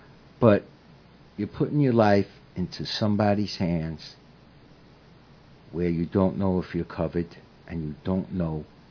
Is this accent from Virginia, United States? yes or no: no; Brooklyn, New York, United States; I'm from Brooklyn. I started talking.